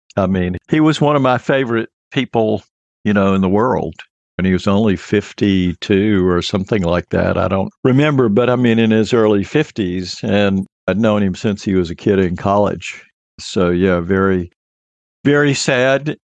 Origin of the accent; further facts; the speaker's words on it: Mobile, Alabama, United States; I was living in Alabama when the decade started in Mobile down on the Gulf Coast. And I was in junior high school, which is what we called it then, when the 1960s began.